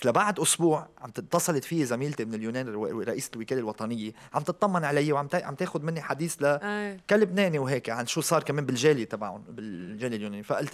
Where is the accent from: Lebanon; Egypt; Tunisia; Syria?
Lebanon; فانا ما هين علي كلبناني